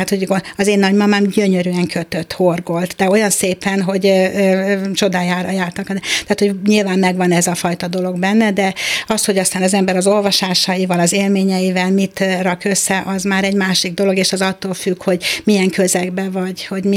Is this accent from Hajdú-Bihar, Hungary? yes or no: yes; Berettyoszentmarton, Hajdú-Bihar, Hungary; Mi egy kis faluban, nem is volt már, nincs meg ez a falu, Berettyó-Szentmártonban születtem, és ott éltünk. Akkor költöztek be a szüleim a tanyavilágból, amikor én születtem, tehát én már a faluban születtem otthon.